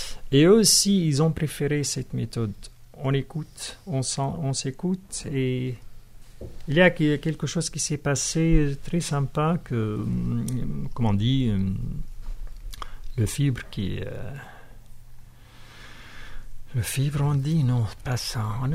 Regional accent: Syria; Moi, je viens de la Syrie avec ma culture.

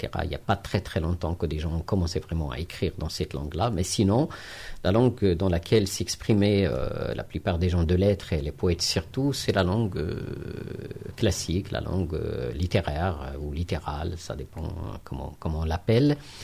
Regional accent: Morocco; moved away as an adult; je suis né au Maroc et je suis resté au Maroc jusqu'à tard, en fait. J'ai fait toute ma formation, on va dire, que ce soit de poétique ou autre, au Maroc, jusqu'à 24 ans, avant d'arriver ici.

